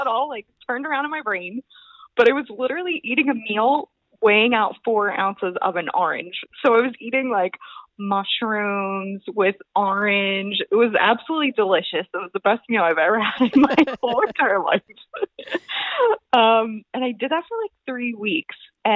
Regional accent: East Coast, United States; I'm from the East Coast and I have never seen orange roughy ever.

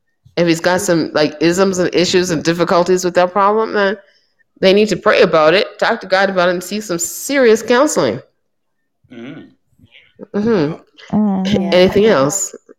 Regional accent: Toronto, Ontario, Canada; I'm from Toronto, Ontario.

